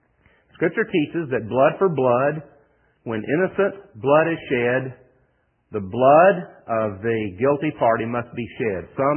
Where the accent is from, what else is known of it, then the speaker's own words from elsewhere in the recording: United States; And while I am American and I love our nation and I am patriotic to the core